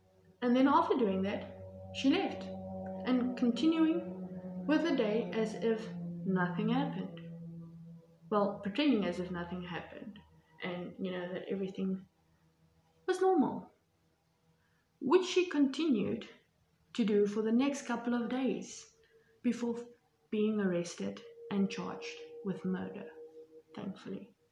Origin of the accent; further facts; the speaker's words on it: South Africa; I mean, I am from South Africa.